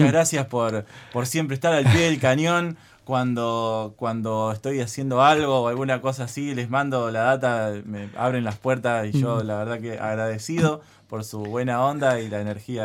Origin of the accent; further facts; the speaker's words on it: Argentina; Yo soy de la Argentina entero.